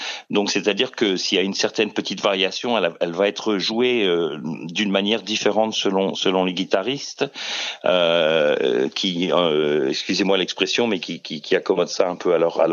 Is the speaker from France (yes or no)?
yes; Alençon, Normandy, France; born there; also born or lived in Caen / Paris; je suis né à Alençon, et puis j'ai fait des études à Caen, après à Paris, et puis je suis parti en coopération en Afrique. J'avais 25 ans